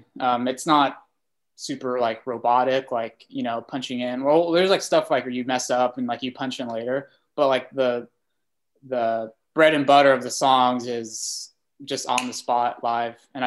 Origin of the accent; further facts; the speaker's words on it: Visalia, California, United States; now in Sacramento, United States; I'm from Visalia, south of Fresno, but I moved to Sacramento a couple years ago.